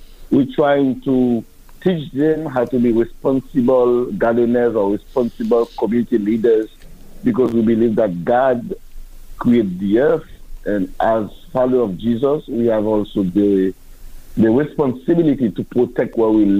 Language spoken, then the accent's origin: English; Haiti; I grew up in Haiti, and my passion was to study theology when I was in high school.